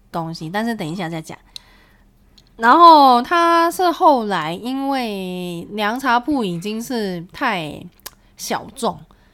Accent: Hong Kong; 从来没吃过，身为一个香港人。

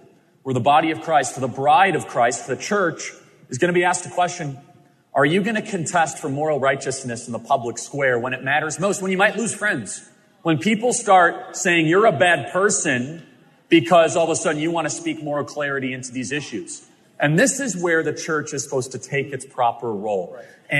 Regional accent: Illinois, United States; now in Arizona, United States; And you know, I grew up in Illinois. And the fun thing about being from Illinois is we have term limits in Illinois.

